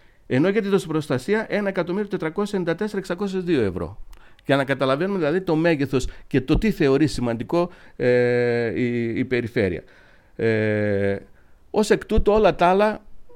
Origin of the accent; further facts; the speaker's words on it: Eastern Macedonia and Thrace, Greece; Κατάγομαι από χωριά του Βορείου Εύρου. Για να πάω από το χωριό μου στην Ορεστιάδα, πραγματικά θέλεις μία ώρα γιατί ο δρόμος είναι αδιαπέραστος.